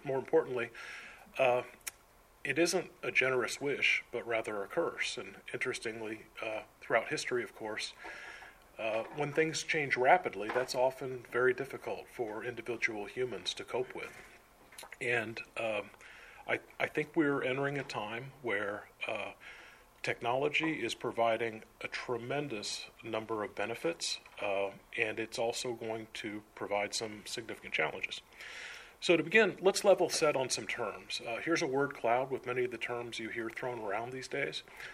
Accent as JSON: {"language": "English", "town": "Terre Haute", "region": "Indiana", "country": "United States", "said": "I'm from Terre Haute, Indiana, relocated here last month"}